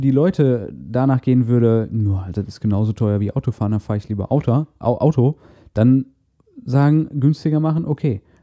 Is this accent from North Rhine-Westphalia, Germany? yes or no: yes; Castrop-Rauxel, North Rhine-Westphalia, Germany; Ich bin immer von Castrop, von meiner Heimatstadt, aus nach Essen gependelt.